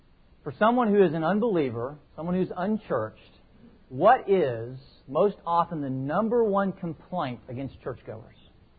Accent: Texas, United States; I grew up in Texas, and one of the things that you will often see in Texas on the front door of many houses

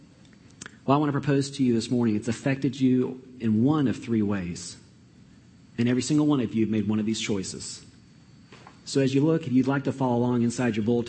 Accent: Atlanta, Georgia, United States; I grew up in Atlanta, Georgia, and as a kid growing up there, we're in the South, football reigns, as it should.

